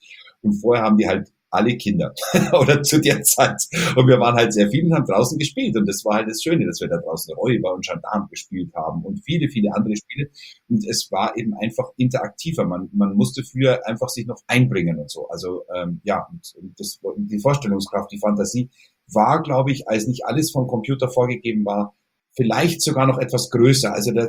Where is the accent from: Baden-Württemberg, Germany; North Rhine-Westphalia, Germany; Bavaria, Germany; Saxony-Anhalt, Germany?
Bavaria, Germany; Kaufbeuren; Bei uns in Kaufbeuren gab es einen lokalen Radiosender